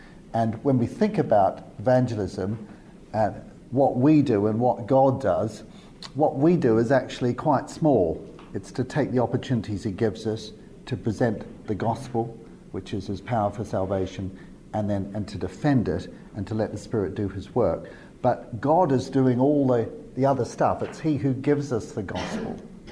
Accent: New Zealand; now in United Kingdom; I come originally from New Zealand, but I'm now working in the UK.

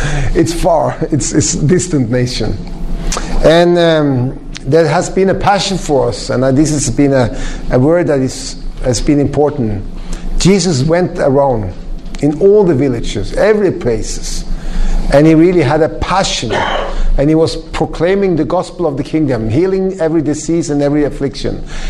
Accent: Southern Norway, Norway; English is a second language; So I'm from Norway. I'm from the southern part, really on the bottom.

